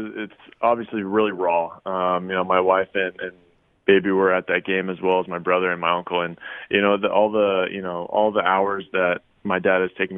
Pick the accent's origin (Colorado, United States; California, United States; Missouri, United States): California, United States; San Diego; I'm very thankful I grew up in San Diego so I can get that.